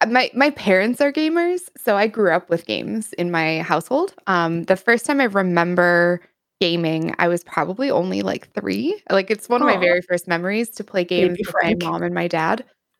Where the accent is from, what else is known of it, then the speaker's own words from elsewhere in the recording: Wisconsin, United States; I am from the United States. More specifically, I am from the Northern Midwest. And more specifically than that, I am from Wisconsin.